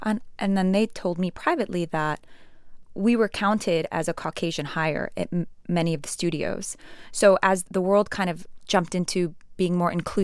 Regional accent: Afghanistan; I'd always kept true to where I was from. And I was like, "Yeah, I'm from Afghanistan."

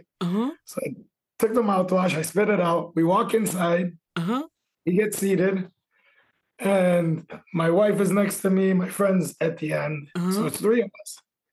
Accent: Chicago, Illinois, United States; Because I grew up in Chicago my whole life. I know everywhere, South Side, West Side.

